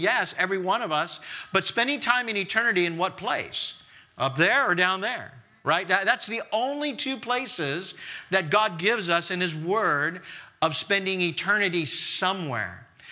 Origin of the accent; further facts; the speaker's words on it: Williamsburg, United States; also born or lived in Southern California; Well, as Pastor Vince said to you guys, I am from Williamsburg via Southern California.